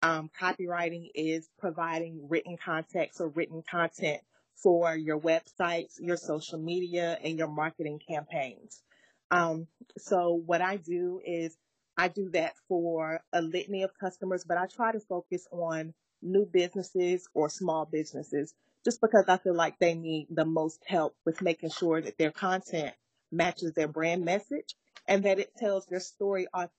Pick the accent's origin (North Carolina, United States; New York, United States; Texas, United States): North Carolina, United States; Rocky Mount; now in Raleigh, United States; As you mentioned … I am from Rocky Mount, North Carolina. I currently reside in Raleigh.